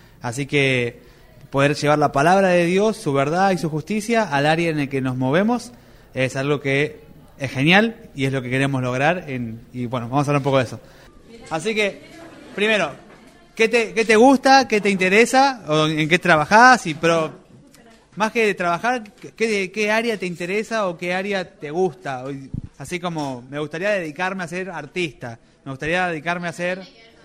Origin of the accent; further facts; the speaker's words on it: Merlo, Buenos Aires Province, Argentina; soy parte de Juventud con una Misión, soy de Buenos Aires, de Merlo